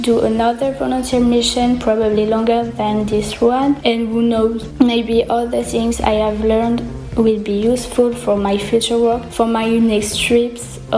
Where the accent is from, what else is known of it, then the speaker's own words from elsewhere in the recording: France; English is a second language; I'm 19 years old and I come from France.